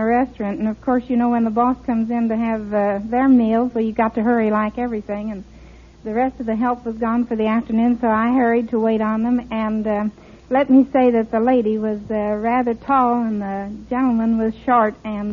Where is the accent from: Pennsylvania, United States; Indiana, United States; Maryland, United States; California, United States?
Indiana, United States; Vincennes; Vincennes, Indiana.